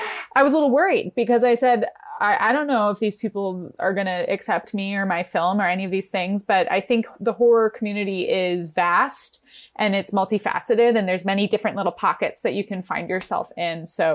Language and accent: English; New York, United States; I'm from New York. I grew up in New York, and It's just such a different, you can go outside of your house and meet people